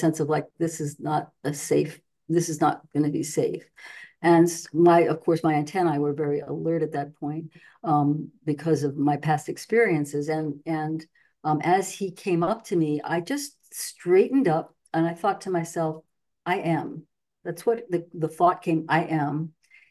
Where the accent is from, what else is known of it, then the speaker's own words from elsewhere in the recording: New York City, New York, United States; now in California, United States; I am from New York City. I grew up in a very nitty-gritty, what you see is what you get type of world.